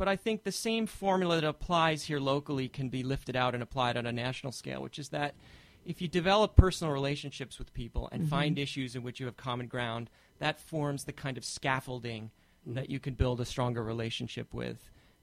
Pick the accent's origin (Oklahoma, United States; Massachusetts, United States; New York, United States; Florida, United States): New York, United States; Hudson; And I'm a local guy. I went to Hudson High School. I was born here in Hudson, just up on the hill in Columbia Memorial. Went to Hudson High School here and worked my way through the public school system here